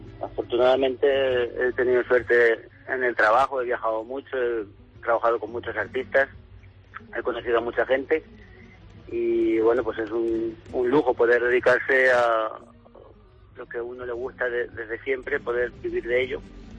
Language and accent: Spanish; Tomelloso, Castilla-La Mancha, Spain; born there; lleva el nombre de la calle donde yo nací, en Tomelloso.